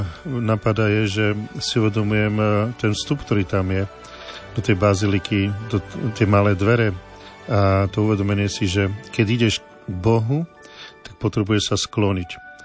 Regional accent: Kračúnovce, Prešov Region, Slovakia; ja pochádzam z Kračunoviec

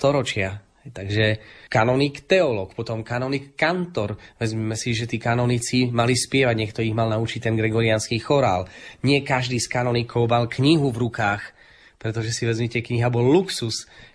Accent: Spiš, Slovakia; podobne ako u nás na Spiši

